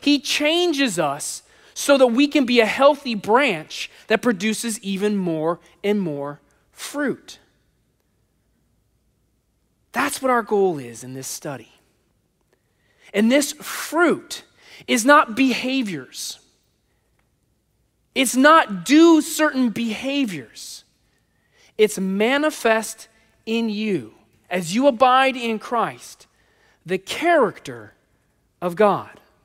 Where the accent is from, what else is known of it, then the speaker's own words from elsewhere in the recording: California, United States; Now, growing up in California, if you don't know this, California is the eighth largest economy in the world.